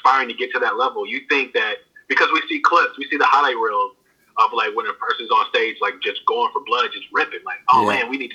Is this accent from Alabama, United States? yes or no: yes; Alabama, United States; Like, I'm from Alabama. We all speak. We know Southern hospitality.